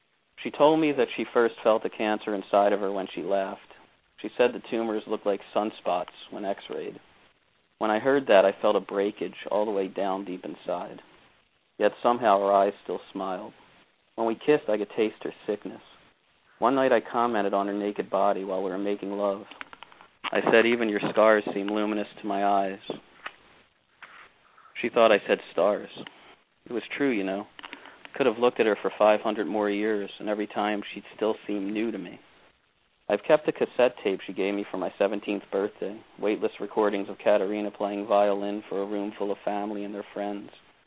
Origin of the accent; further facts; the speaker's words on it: Northeast, United States; even though I grew up mostly in the North and the Northeast.